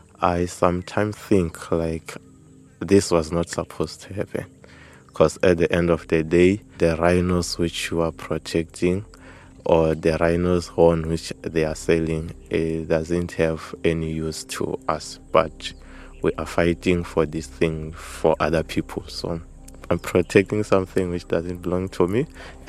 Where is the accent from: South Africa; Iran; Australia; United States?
South Africa; Hlobokane; I'm from Hlobokane. It's just around here.